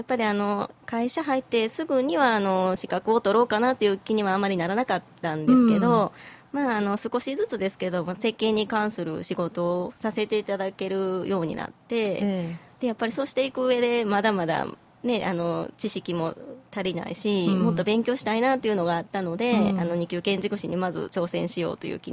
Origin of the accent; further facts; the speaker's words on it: Kameoka, Kyoto, Japan; 私生まれも育ちも亀岡なんですけど